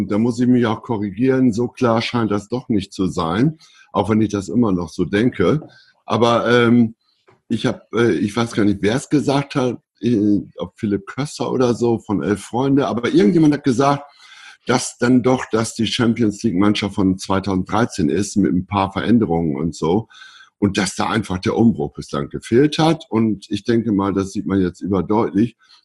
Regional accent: Northern Germany, Germany; ich als Norddeutscher

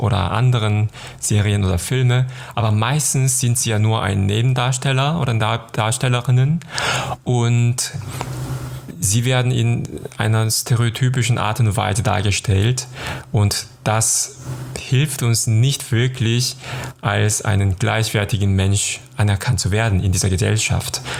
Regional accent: South Korea; now in Cologne, Germany; Ich komme aus Südkorea und lebe in Köln seit 2010.

